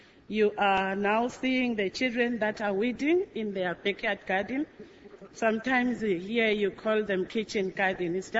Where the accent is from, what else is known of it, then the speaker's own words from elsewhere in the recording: Eswatini; from Swaziland, from an organization of women living with HIV and AIDS.